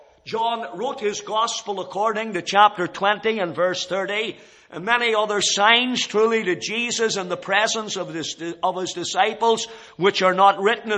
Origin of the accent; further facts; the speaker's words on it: Banbridge, Northern Ireland, United Kingdom; born there; also born or lived in Belfast; I was born in Banbridge. I married a girl from Randallstown, a farmer's daughter. I lived in East Belfast for 12 years